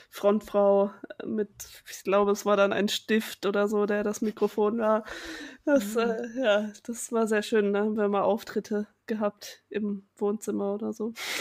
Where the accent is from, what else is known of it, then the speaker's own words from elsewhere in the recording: Karlsruhe, Baden-Württemberg, Germany; ich bin ja aus Karlsruhe